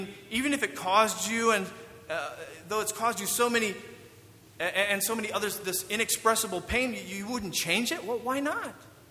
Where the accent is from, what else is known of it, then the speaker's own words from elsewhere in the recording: Michigan, United States; Growing up in Michigan, apparently, unlike some folks in the South, I learned to drive in the snow.